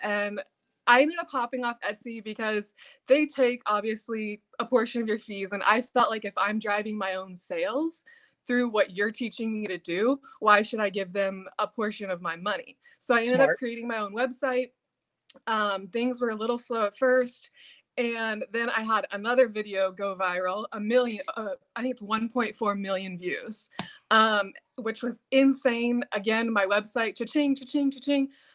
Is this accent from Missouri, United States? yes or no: yes; Kansas City, Missouri, United States; I'm from Kansas City, and so I painted a custom Chiefs jacket.